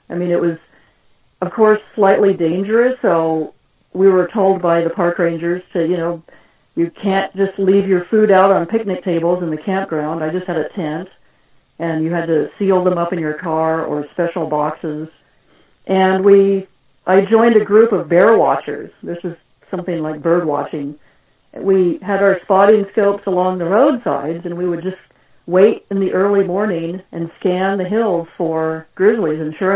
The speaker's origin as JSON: {"language": "English", "town": "Berkeley", "region": "California", "country": "United States", "tie": "born or raised there", "said": "I grew up in the Berkeley area of San Francisco Bay"}